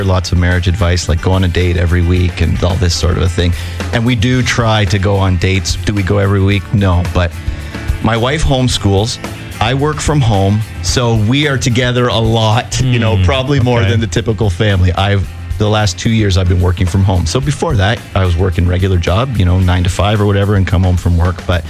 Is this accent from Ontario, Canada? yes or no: yes; Bradford, Ontario, Canada; also born or lived in Barrie; now in Saskatchewan, Canada; I grew up in Bradford, and then I was we moved to Barrie in 2004